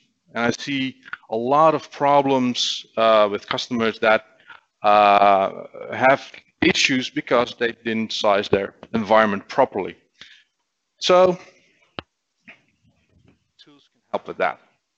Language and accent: English; Netherlands; English is a second language; I'm from the Netherlands, by the way, for those that don't know. … I work at a company, OGD, in the Netherlands